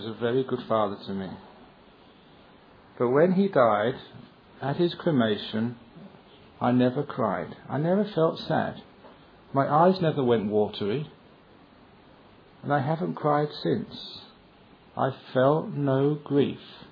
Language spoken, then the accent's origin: English; London, United Kingdom; When I was a young man, growing up in London, I loved music.